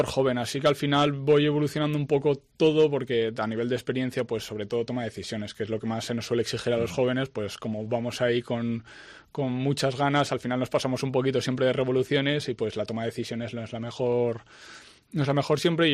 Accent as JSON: {"language": "Spanish", "town": "Zaragoza", "region": "Aragon", "country": "Spain", "said": "que como has dicho, yo soy de Zaragoza"}